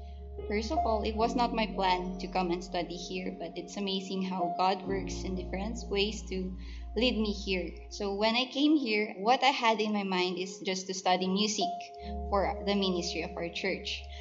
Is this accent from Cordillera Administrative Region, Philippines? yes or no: yes; Cordillera Administrative Region, Philippines; and I'm from Ifugao.